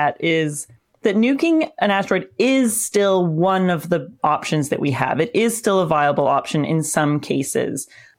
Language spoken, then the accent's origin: English; Canada; I'm Canadian. I just think in meters and kilometers